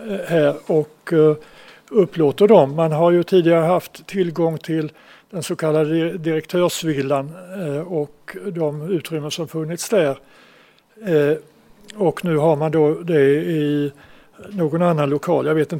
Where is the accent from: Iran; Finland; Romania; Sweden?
Sweden; Bromölla, Skåne; vi senare kommer att vara stolta över att få säga att vi kommer från Bromölla